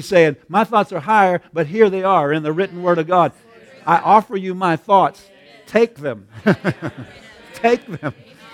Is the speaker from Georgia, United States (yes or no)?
no; Pennsylvania, United States; I grew up in Pennsylvania on a farm, and my parents were Mennonites. And I was, of course, Mennonite